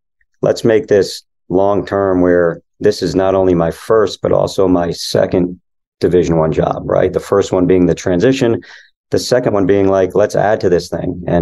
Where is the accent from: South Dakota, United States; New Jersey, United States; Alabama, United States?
New Jersey, United States; I'm from Jersey. I don't have the accent.